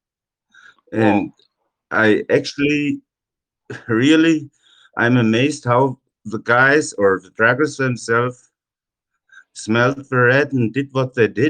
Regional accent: Germany; English is a second language; moved away as an adult; now in Canada; 64-year-old stubborn farmer. I was born and raised in Germany and emigrated in 97 to Canada, so became a Canadian citizen.

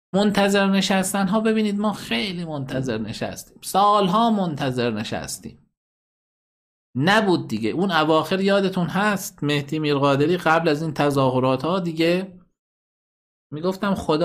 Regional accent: Iran; ما ایرانیام

